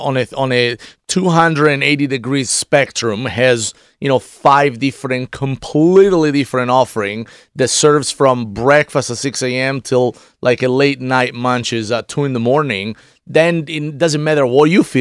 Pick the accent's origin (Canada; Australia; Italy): Italy; I grew up in Italy.